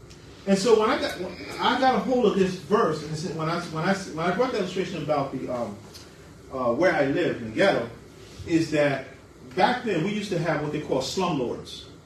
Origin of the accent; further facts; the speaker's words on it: Bronx, New York, United States; I'm coming from a ghetto background, right? I was born and raised in the Bronx.